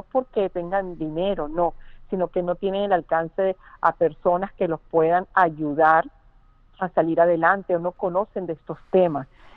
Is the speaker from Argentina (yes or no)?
no; Venezuela; digamos nosotros, siendo venezolanos, vemos cómo hay una agresión constante